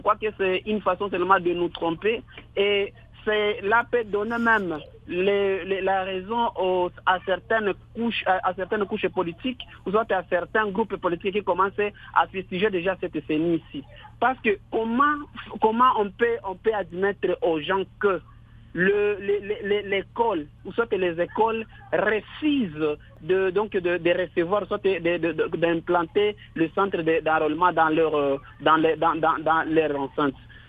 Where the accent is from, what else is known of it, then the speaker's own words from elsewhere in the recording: South Kivu, DR Congo; Parce que quand on va commencer ici chez nous, au Sud Kivu